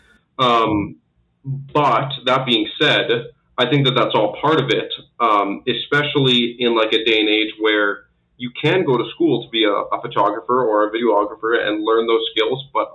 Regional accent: Manitoba, Canada; from Manitoba, based out of Winnipeg. Born and raised in Manitoba, not in Winnipeg.

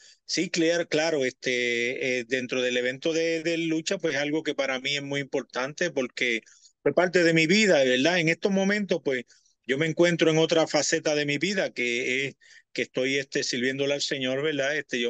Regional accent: Vega Alta, Puerto Rico; va a ser en mi pueblo natal, en Vega Alta. Yo soy de Vega Alta. No vivo ahora allí, pero mi pueblo es Vega Alta. Yo pertenezco a Vega Alta y es un gran honor. Allí está mi familia, mis amistades.

